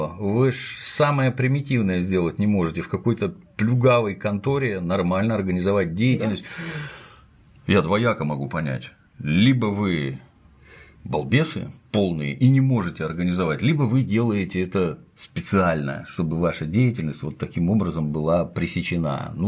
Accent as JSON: {"language": "Russian", "region": "Crimea", "country": "Ukraine", "said": "Я сама крымчанка, дочь офицера."}